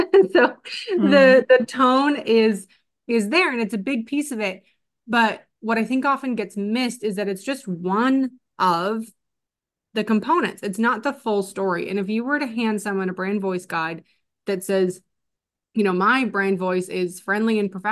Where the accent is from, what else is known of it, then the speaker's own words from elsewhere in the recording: Canada; now in United States; I live in the States and I'm Canadian.